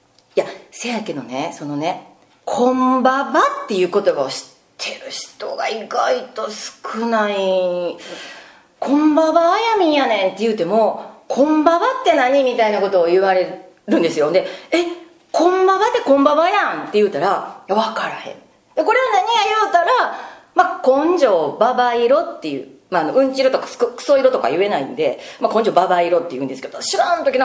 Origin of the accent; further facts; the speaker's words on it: Kyoto, Japan; 私もね、こう関西人なんですけど、実は京都生まれの京都育ちなんですよ。